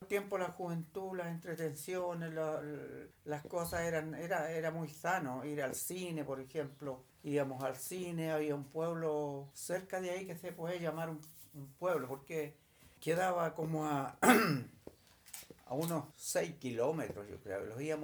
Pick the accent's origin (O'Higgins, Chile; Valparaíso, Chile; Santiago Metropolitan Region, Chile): Valparaíso, Chile; Rinconada; also born or lived in Curimón; yo nací en Curimón, pero no me crié ahí mismo. Sino me crié en otro lugarcito que hay cerca de la ciudad de San Felipe, que se llama Rinconada. Ahí fue donde más estuvimos viviendo. Ahí crecí como hasta los 18 años.